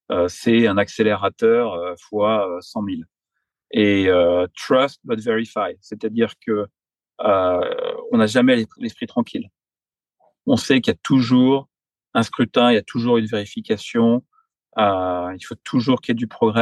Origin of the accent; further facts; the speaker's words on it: France; Là où en tant que Français